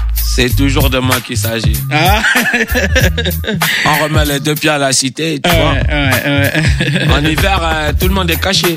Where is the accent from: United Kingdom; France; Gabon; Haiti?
Gabon; Dans mon pays natal.